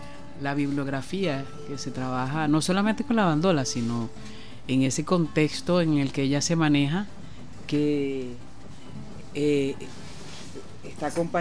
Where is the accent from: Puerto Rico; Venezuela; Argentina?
Venezuela; Caracas, Capital District; Tengo deuda yo como caraqueña.